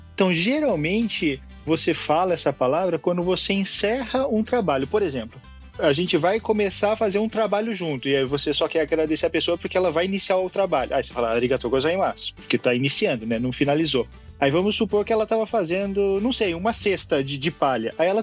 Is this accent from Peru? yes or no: no; Brazil; now in Japan; nunca aprendi a programação que eu queria ter aprendido lá quando eu era adolescente no Brasil ainda.